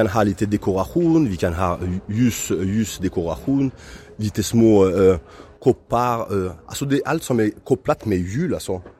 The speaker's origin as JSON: {"language": "Swedish", "country": "France", "accent": "French", "second_language": "Swedish", "said": "Jag har min fransk accent så tydlig så jag kan inte lura henne."}